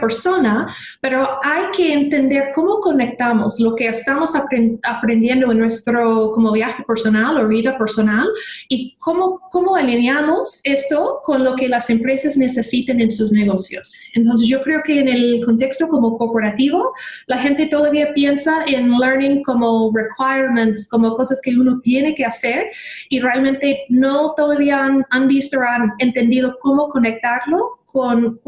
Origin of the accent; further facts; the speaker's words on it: Kansas City, Missouri, United States; born there; first language English; Spanish is a second language; nací aquí en Kansas City, no sabía nada de español, ni en mi vida había escuchado otro idioma que no era inglés.